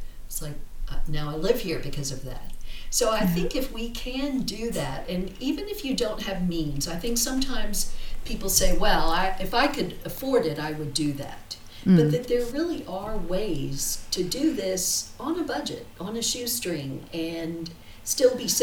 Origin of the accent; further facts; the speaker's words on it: United States; now in South Africa; I'm from America, and both of my children live there, but they've both come to visit in South Africa.